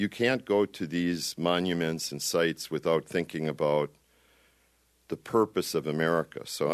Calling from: Sullivan, Wisconsin, United States; from Sullivan, Wisconsin

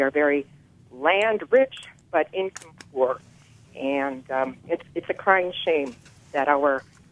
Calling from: Wausaukee, Wisconsin, United States; I'm from Wausaukee.

